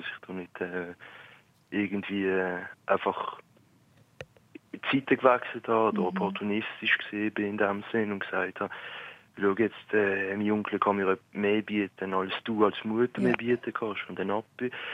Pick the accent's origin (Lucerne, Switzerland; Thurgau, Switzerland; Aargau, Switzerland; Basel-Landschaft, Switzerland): Basel-Landschaft, Switzerland; Allschwil; ich bin ursprünglich aus dem Basel-Land, aus der Basel-Land-Region, also noch bei Basel-Stadt, aus Halschwil. Ich bin jetzt aber mittlerweile, glaube ich, im Kanton Zürich.